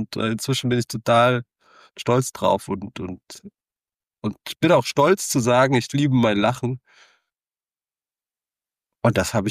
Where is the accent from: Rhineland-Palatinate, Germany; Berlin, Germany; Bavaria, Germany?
Rhineland-Palatinate, Germany; also ich komme aus der Rhein-Main-Region, wie man mir an der einen Stelle vielleicht durch das eine oder andere dialektische Wort auch mal erkennt. Ich bin in Mainz dann auf die weiterführende Schule gegangen